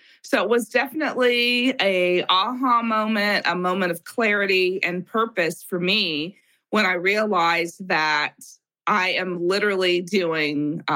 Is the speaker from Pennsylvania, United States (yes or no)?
no; Los Angeles, California, United States; I'm from Los Angeles. I grew up in Los Angeles. So I'm a Southern California girl.